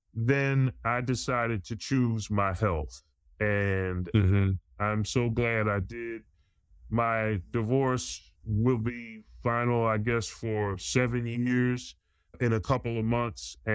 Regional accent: Philadelphia, Pennsylvania, United States; moved away as an adult; now in Walla Walla, United States; I mean, I'm from Philadelphia. And when I moved to Walla Walla, Washington, I moved from the Philadelphia area. I left my home, my friends, my family.

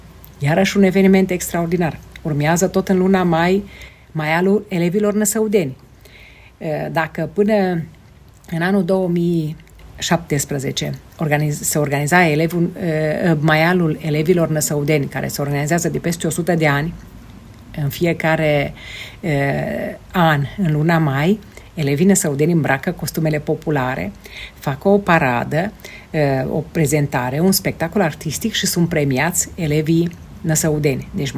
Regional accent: Transylvania, Romania; accent: Transylvanian; Mergeam la București și vorbeam în graiul meu ardelenesc și mă întrebeau ce ai zis.

